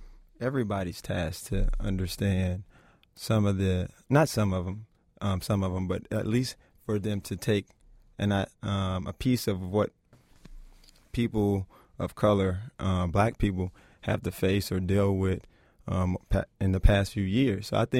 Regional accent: Florida, United States; Me being a transplant, I'm originally from Florida

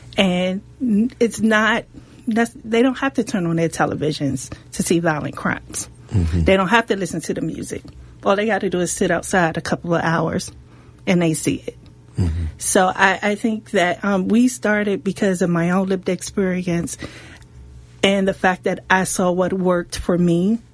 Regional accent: Washington, District of Columbia, United States; As a native Washingtonian growing up in Ward 8, my uncle was killed in 1989 on 22nd Street in Southeast.

